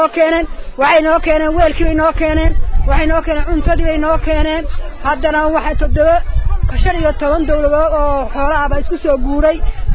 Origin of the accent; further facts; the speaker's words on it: Mudug, Somalia; waxaan ka nimi mudug baan ka nimi kalkacay